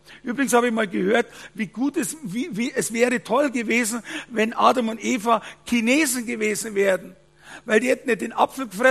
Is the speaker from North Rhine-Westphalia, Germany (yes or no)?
no; Bavaria, Germany; wie wir Männerleid, sagt man bei uns in Bayern.